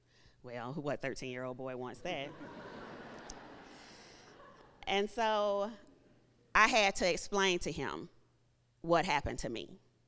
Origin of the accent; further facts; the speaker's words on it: the South, United States; And I'm from the South, where we just smile and, you know, say hello.